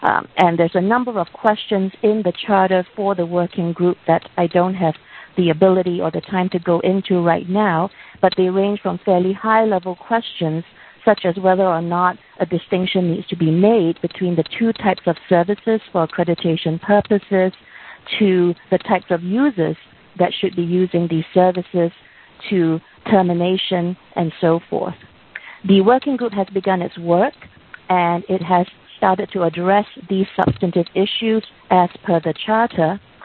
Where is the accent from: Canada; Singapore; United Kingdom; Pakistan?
Singapore; now in United States; although I'm based primarily in the United States, my hometown is Singapore, and I'm actually talking to you from the Singapore office.